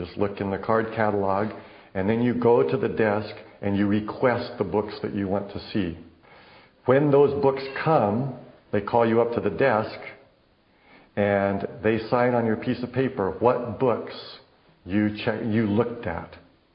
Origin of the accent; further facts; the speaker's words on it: United States; I am an American. Whether I like it or not, that's just a fact. I grew up here.